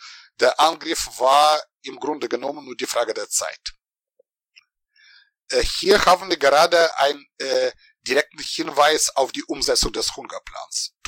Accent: Ukraine; ich bin in der Ukraine geboren und aufgewachsen oder, wenn wir zeithistorisch korrekt bleiben, in der Sowjetunion, in der Noch-Sowjetunion.

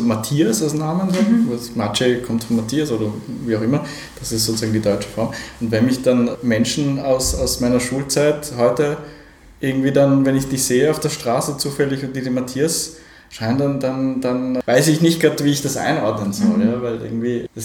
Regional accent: Innsbruck, Tyrol, Austria; ich bin ja aufgewachsen am Stadtrand von Innsbruck, sozusagen in den frühen 80ern, wir sind also so 1980 nach Innsbruck gekommen.

